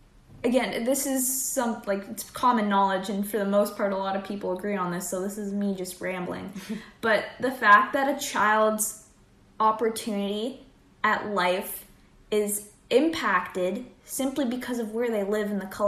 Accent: Canada; we're two Canadian gals currently residing in Hamilton.

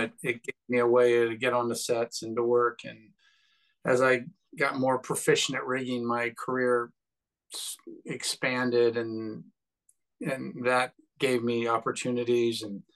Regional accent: Virginia, United States; also born or lived in Washington, D.C.; I'm from the East Coast. I grew up around Washington, D.C. and Virginia, and then went to James Madison University.

